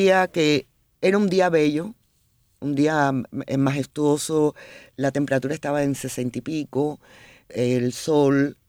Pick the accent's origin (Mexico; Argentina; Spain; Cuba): Cuba; also born or lived in United States; ahí ya me quedé como una cubana y me crié como una cubana y culturalmente.